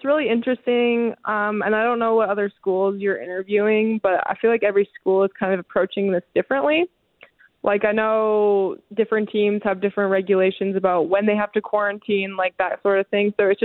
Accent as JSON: {"language": "English", "region": "Montana", "country": "United States", "tie": "born or raised there", "said": "especially like back in my hometown in Montana."}